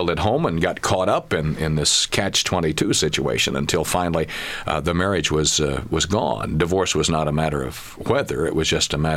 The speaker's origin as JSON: {"language": "English", "region": "Oklahoma", "country": "United States", "said": "Well, I married a Phoenix girl. I'm originally from Oklahoma"}